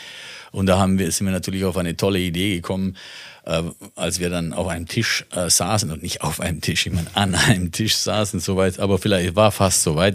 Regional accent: Italy; ja, ich bin Italiener.

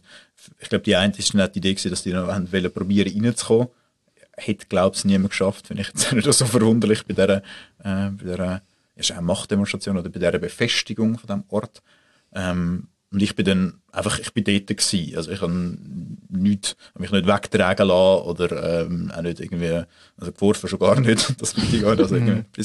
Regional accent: Mittelland, Switzerland; das wäre so das Mittelland, dort, wo ich aufgewachsen bin

